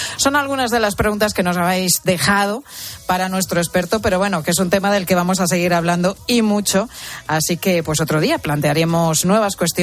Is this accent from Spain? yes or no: yes; Spain